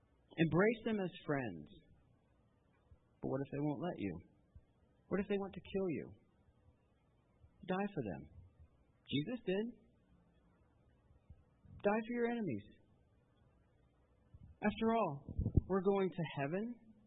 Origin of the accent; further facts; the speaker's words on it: United States; I have to say that as American.